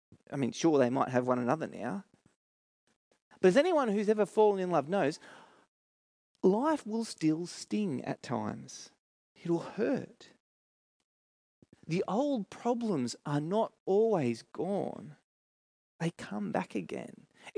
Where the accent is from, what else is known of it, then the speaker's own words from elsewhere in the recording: New South Wales, Australia; also born or lived in Sydney; now in Adelaide, Australia; Some of you will know that I'm not a South Australian. I grew up in New South Wales, and as an outsider who's coming over here